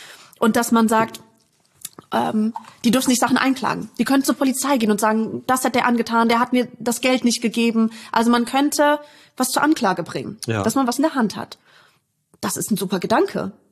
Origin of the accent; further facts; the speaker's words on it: Neuwied, Rhineland-Palatinate, Germany; Ich bin gebürtige Neuwiederin, ich bin hier aufgewachsen